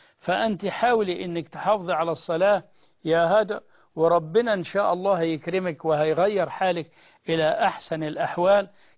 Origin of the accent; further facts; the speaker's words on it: Egypt; إحنا مش من أهل مكة لكن إحنا من مصر